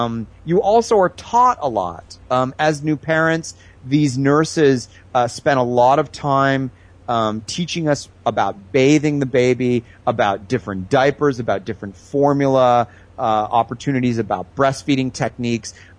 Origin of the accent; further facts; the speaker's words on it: Canada; now in Taiwan; as a Canadian, I'm also from a country that has national healthcare. And I want to say, you know, I'm always making comparisons between my experience of living in Canada under national healthcare and living in Taiwan.